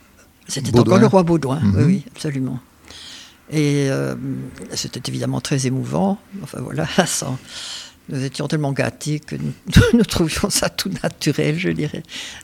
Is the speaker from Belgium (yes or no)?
yes; Brussels, Brussels-Capital Region, Belgium; Je suis né à Bruxelles. Mon père était un homme qui travaillait à Anvers. Donc il faisait la navette avec Anvers très régulièrement. Et j'ai été élevée à Bruxelles. J'étais élevée au lycée de Saint-Gilles